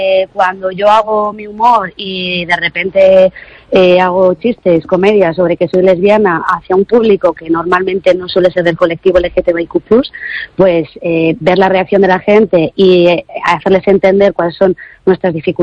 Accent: Burgos, Castile and León, Spain; Es que yo, como soy de Burgos, o sea, claro. Que eso es lo más castellano y lo más duro que puede haber

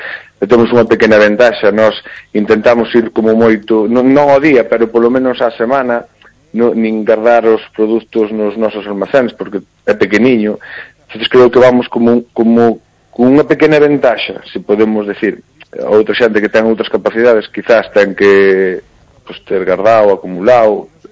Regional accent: Mondoñedo, Galicia, Spain; Eu son de Mondiedo, dun barrio que se chama San Lázaro

